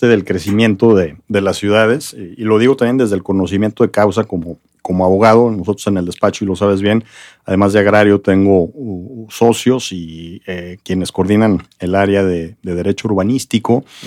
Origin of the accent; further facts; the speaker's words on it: Mexico; como mexicanos